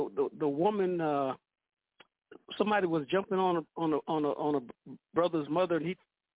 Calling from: Toronto, Ontario, Canada; I'm calling from Toronto.

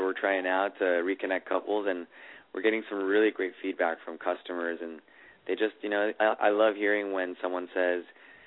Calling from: New York City, New York, United States; New York City.

